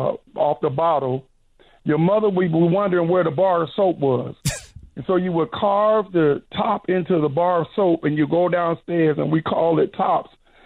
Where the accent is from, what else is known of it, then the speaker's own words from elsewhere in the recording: Newark, New Jersey, United States; born there; when I was born in Newark, New Jersey